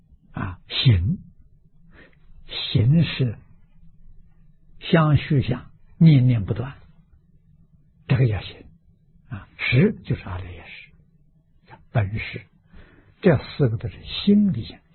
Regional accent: China; 这个俗我们中国人称为运啊

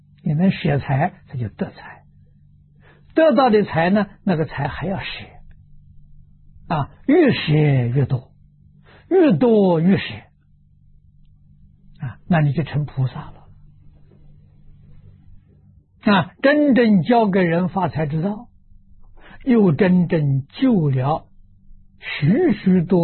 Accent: Anhui, China; 我是安徽人，徽商在历史上相当辉煌的啊

